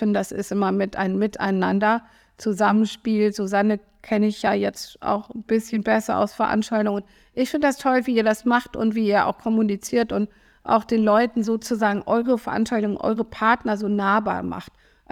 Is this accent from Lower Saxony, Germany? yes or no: no; North Rhine-Westphalia, Germany; Also ich komme aus Rheinland-Ruhrgebiet sozusagen, also die Grenze.